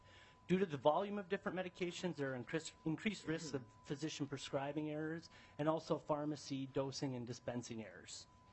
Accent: Little Falls, Minnesota, United States; now in Duluth, United States; I'm a pharmacist at Essentia Health. I live from Duluth, Minnesota, and I was born and raised in Little Falls.

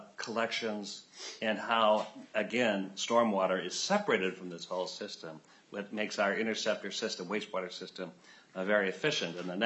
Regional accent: Minnesota, United States; So it makes you feel really good about being a Minnesotan.

